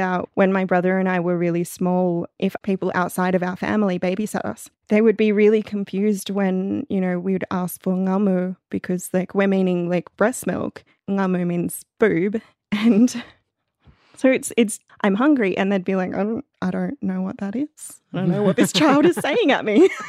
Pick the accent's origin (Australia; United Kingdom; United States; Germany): Australia; Sydney, New South Wales; I'm a Gamilaroi woman. … from Gamilaroi country. I grew up in Sydney. I speak a little bit of Gamilaroi, which is my language, although not as much as I'd like.